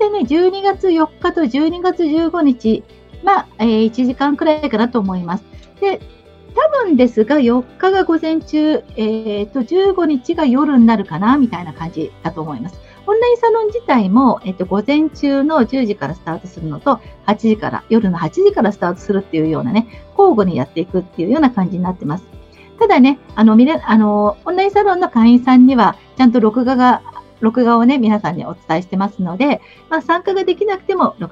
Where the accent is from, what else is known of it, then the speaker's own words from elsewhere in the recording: Kamakura, Kanagawa, Japan; 私、今、地元民じゃないですか、地元なんですね。私、鎌倉出身なので、江ノ島すごい近いので